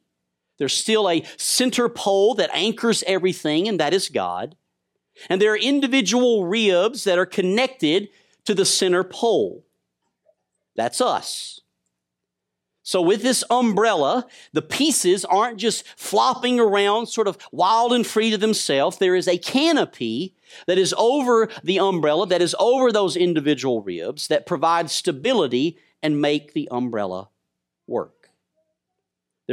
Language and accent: English; Alabama, United States; I'm not over 45, but I grew up in Alabama.